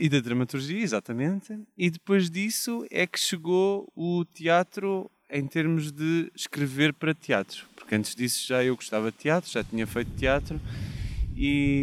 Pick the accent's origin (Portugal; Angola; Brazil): Portugal; Santiago do Cacém, Alentejo; eu não sou de cá, sou do Alentejo, de Santiago do Cacém, portanto ali mesmo ao pé das praias, que é a melhor zona